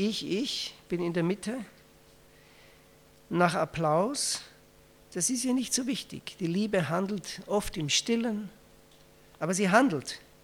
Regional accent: Austria; es war ja Schweizerdeutsch und ich war in Österreich, aber ich war Österreicher.

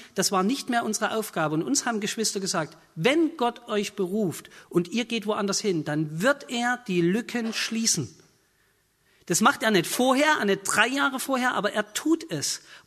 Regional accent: Saxony, Germany; Bei uns im Vogtland, wir reden ein bisschen derber, ne?

